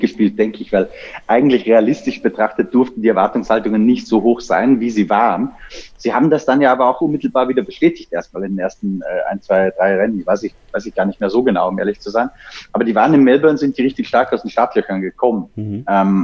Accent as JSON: {"language": "German", "country": "Austria", "said": "als Österreicher"}